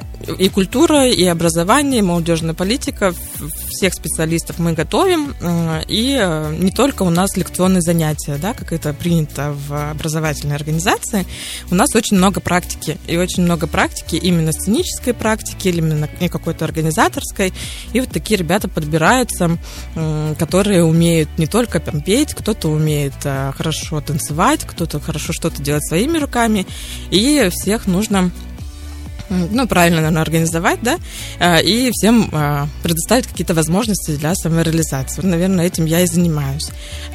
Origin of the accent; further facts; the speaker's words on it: Gorno-Altaysk, Altai Krai, Russia; now in Novosibirsk, Russia; Я сама не из Новосибирска, но работаю сейчас в Новосибирске. Я с Горно-Алтайска, с Республики Алтай.